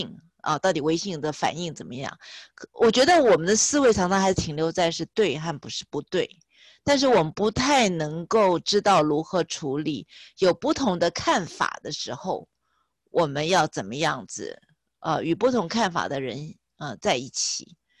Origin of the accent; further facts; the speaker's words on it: Taiwan; now in North America; 或者是我是台湾来的，但是我是80年代我就来了